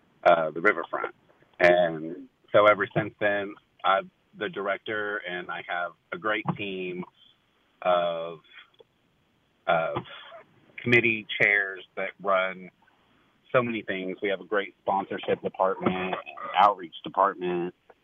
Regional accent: West Coast, United States; And I grew up on the West Coast where there's a lot of Pride festivals and everything, and so I really wanted that culture here because it's a sense of community and it's a great thing to have.

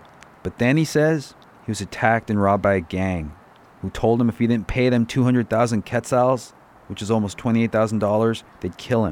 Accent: San Rafael, California, United States; I grew up here in the Canal District of San Rafael. Mi mama's Mexican restaurant was only a few blocks away from this corner.

